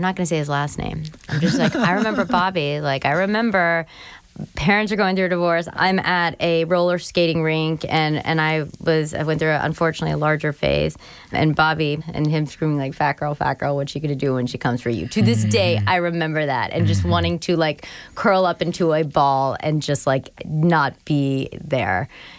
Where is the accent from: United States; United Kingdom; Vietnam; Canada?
United States; the South; I remember I grew up in the South.